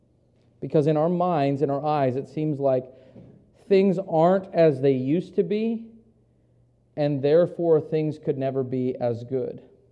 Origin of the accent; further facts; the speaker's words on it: United States; It's true of me as an American, as I look back even at the nation that I grew up in compared to what we have today.